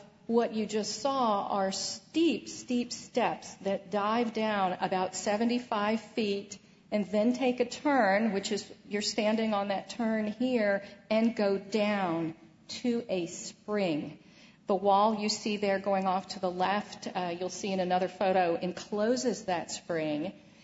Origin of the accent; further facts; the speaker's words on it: Richmond, Virginia, United States; I was raised in Richmond, Virginia, on the south side of the James River, which really matters in Richmond.